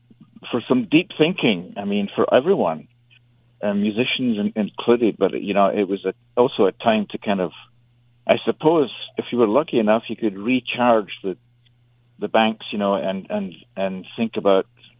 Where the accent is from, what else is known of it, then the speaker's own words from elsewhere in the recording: Scotland, United Kingdom; accent: Scottish; As you can tell from my accent, I am from Scotland.